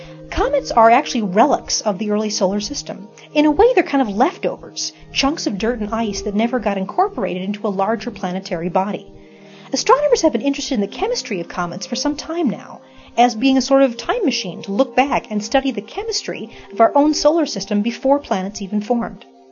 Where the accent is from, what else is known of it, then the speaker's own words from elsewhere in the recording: Midwest, United States; And yes, I'm from the Midwest, so I can say that.